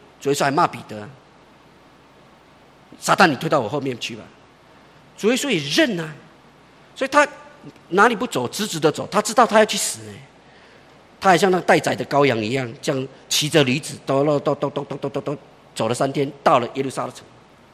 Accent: Taiwan; 以我们台湾人常常讲的，你就要认命啊

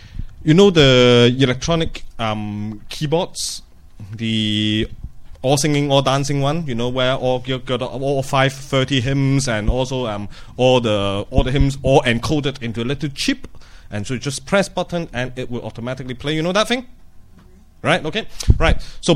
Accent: Edinburgh, Scotland, United Kingdom; I come from Edinburgh.

